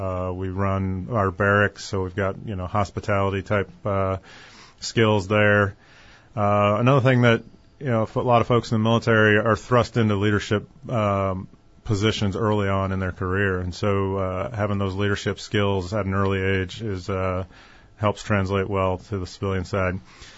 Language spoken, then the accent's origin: English; Maine, United States; Originally from Maine.